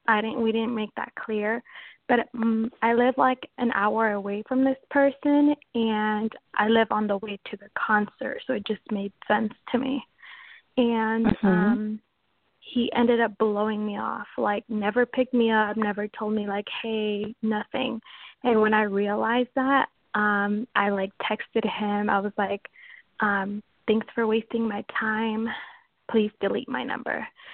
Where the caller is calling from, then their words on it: Washington, United States; I'm calling from Washington State.